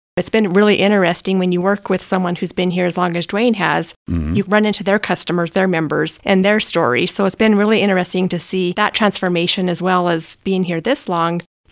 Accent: Del Norte, Colorado, United States; also born or lived in Gunnison; I was born in Gunnison and in the 70s moved to Del Norte with my family.

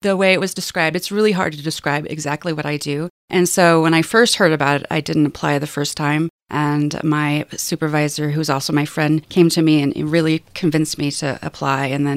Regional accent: Anchorage, Alaska, United States; moved away as an adult; now in San Luis Valley, United States; I'm originally from Anchorage, Alaska.

